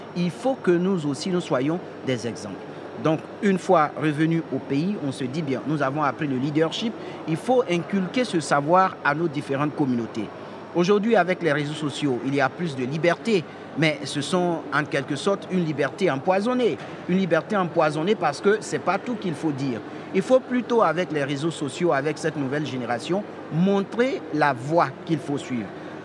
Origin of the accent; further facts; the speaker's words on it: Côte d’Ivoire; Alors que je suis ivoirien, je suis africain.